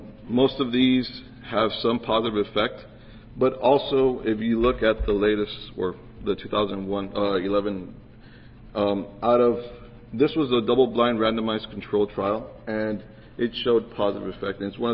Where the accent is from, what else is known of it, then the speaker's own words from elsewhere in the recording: Texas, United States; There, where I'm specifically from Hidalgo County, 17.